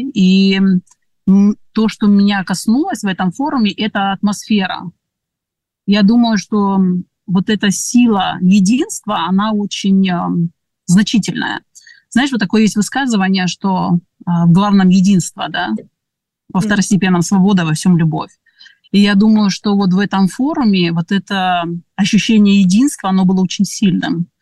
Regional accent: Kaliningrad, Kaliningrad Oblast, Russia; Я сама из Калининграда, из калининградского пропства.

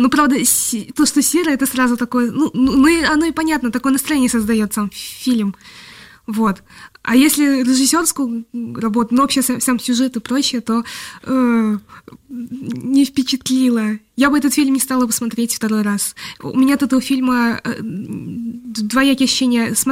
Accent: Bishkek, Kyrgyzstan; Russian is a second language; я из Бишкека, поэтому я, наверное, изнеженная для такого.

